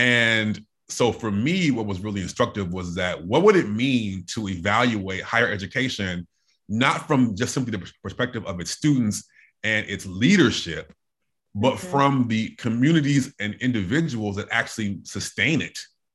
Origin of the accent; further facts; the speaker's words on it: Beloit, Wisconsin, United States; So I actually grew up in a college town in Wisconsin, Beloit, Wisconsin, but it's also a factory town.